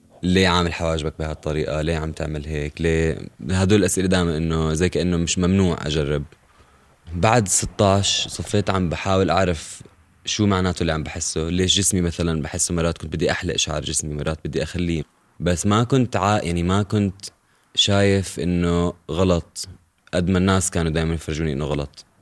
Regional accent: Irbid, Irbid Governorate, Jordan; also born or lived in Zarqa / Amman; ربيت بالأردن بإربد وبالزرقاء وبعمان

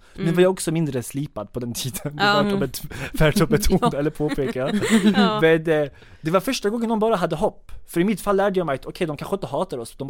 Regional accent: Sweden; born there; Han var inte heller född i Sverige, jag är född i Sverige.

